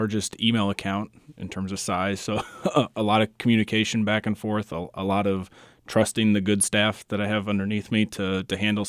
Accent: Atchison, Kansas, United States; I lived in a neighborhood that's, I'll say, downtown adjacent. I remember riding my bike all over town, even riding in the grass next to the highways

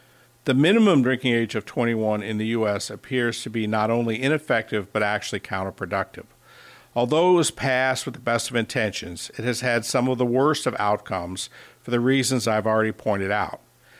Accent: New Orleans, Louisiana, United States; born or raised there

